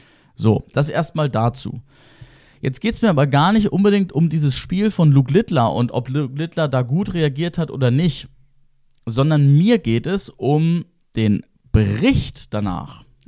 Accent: England, United Kingdom; als Engländer in England

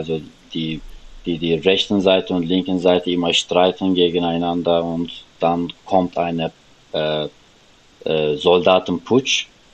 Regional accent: Istanbul, Turkey; German is a second language; now in Germany; Ich komme aus Istanbul und ich bin seit 4 Jahren in Deutschland. Also deswegen, mein Deutsch ist nicht perfekt, aber geht.

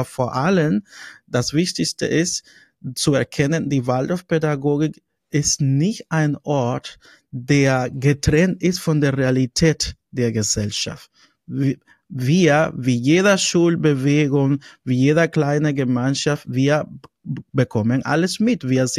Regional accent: Colombia; weil ich als Lateinamerikaner, als Kolumbianer ein völlig anderes Bild der Waldorfpädagogik habe

